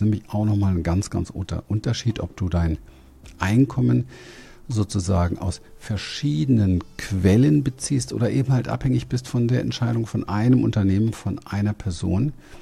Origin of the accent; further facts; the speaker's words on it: Berlin, Germany; Ich bin ja in sehr armen Verhältnissen groß geworden in Berlin. Ich bin ein Berliner Hinterhofskind.